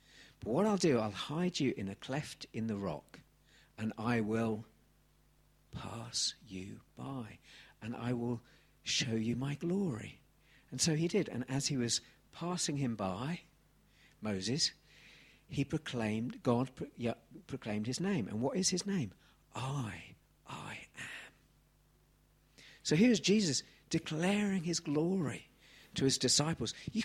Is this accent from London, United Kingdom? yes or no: yes; Sidcup, London, United Kingdom; born there; I was born in Sidcup in Kent for such a time as this.